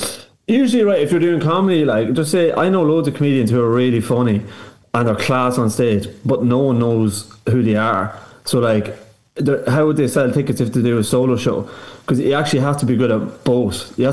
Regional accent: County Cavan, Ireland; now in Dublin, Ireland; I live in North Dublin, I'm from Cavan, like, but I live in near Drumcondra

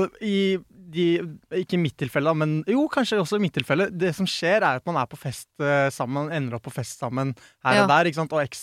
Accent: Vestby, Akershus, Norway; Jeg er fra Vestby, jeg tror de skjønner.

